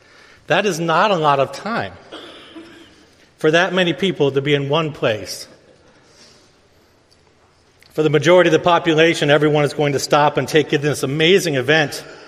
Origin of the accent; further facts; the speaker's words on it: Bloomington, Indiana, United States; I grew up in Bloomington, Indiana, a small college town about 4 hours south of the Michigan border.